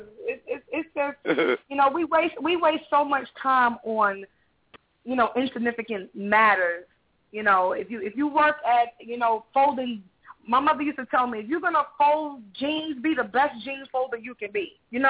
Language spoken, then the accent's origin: English; New York, United States; I'm from East Flatbush in Brooklyn, okay? I'm living in Bushwick right now.